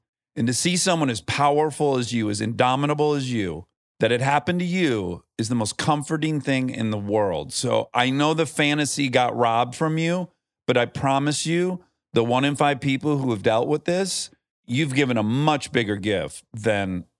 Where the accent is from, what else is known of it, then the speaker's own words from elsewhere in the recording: Detroit, Michigan, United States; You're from Boston. I'm from Detroit.